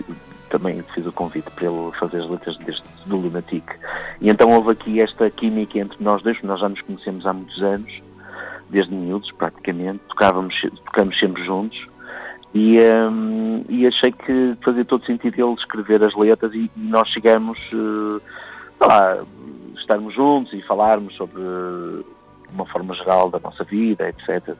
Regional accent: Porto, Portugal; sou do Porto

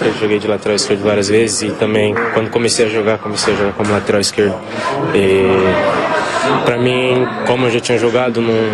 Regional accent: Brazil; Sou brasileira, mãe brasileira.

